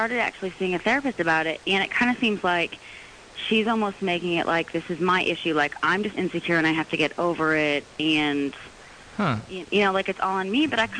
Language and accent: English; East Coast, United States; now in North Hollywood, United States; I'm from the East Coast, so.